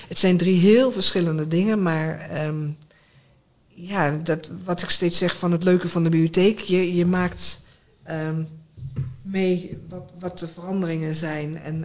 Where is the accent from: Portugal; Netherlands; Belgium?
Netherlands; Almelo, Overijssel; Ik ben Almeloos, ik ben in Almelo geboren en Almelo is echt wel mijn stad.